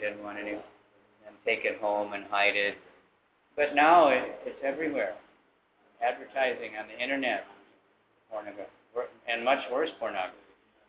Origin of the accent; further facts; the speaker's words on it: United States; When I grew up in America, there was one state that had casinos, Nevada.